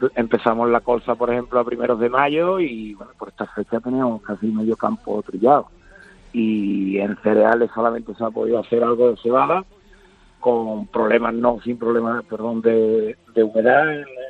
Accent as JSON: {"language": "Spanish", "town": "Marchena", "region": "Andalusia", "country": "Spain", "tie": "born or raised there", "said": "Pues estoy aquí en mi pueblo, en Marchena"}